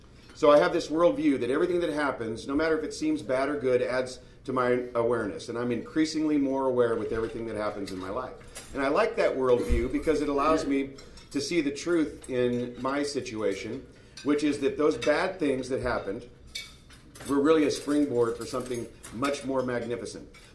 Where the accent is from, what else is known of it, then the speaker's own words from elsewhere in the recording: Covina, California, United States; Every time I tell people that I'm from Covina, they say, oh, West Covina. I drive by it all the time. But no, it's Covina. There really is a town called Covina. And we're from it.